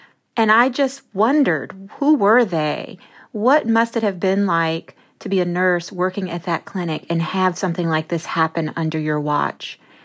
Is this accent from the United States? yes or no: yes; Memphis, Tennessee, United States; I use my own childhood. I grew up in Memphis, Tennessee. I use the voices of my grandparents.